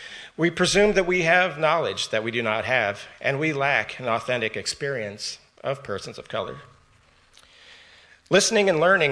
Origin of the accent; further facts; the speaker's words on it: Charleston, South Carolina, United States; I was raised Southern Baptist in the Charleston, South Carolina area.